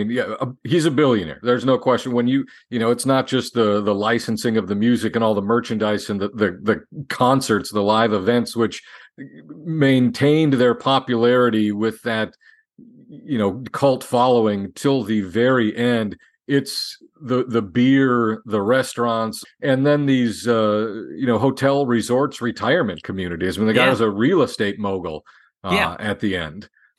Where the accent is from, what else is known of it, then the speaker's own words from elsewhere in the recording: Wisconsin, United States; now in Florida, United States; because even growing up in Wisconsin, you know, my mom is 78 now, but has always loved Florida.